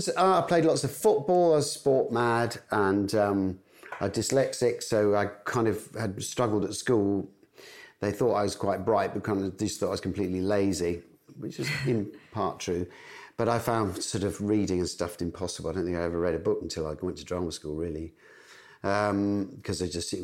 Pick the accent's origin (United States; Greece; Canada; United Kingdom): United Kingdom; West Midlands; born there; I actually went back to the village I was born in just outside Wolverhampton